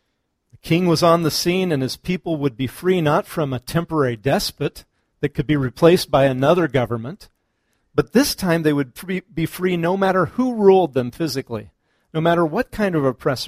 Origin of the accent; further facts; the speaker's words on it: Kansas, United States; but I'm from Kansas. I'm a little bit of a hayseed sometimes